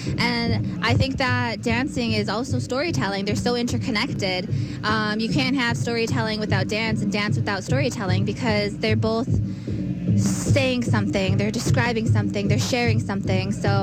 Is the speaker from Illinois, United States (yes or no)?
no; Wisconsin Dells, Wisconsin, United States; also born or lived in San Diego Pueblo; I'm from Wisconsin Dells, Wisconsin, and San Diego Pueblo. I'm from the Ho-Chunk Nation.